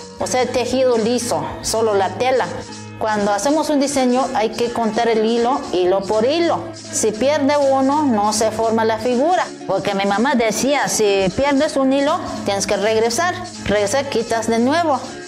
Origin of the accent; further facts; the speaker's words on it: San Andrés Larráinzar, Chiapas, Mexico; soy de San Andrés La Reiser, aquí en Chiapas.